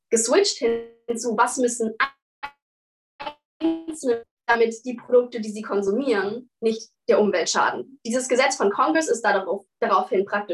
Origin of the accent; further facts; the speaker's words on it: Berlin, Germany; ich bin 19. Ich komme aus Berlin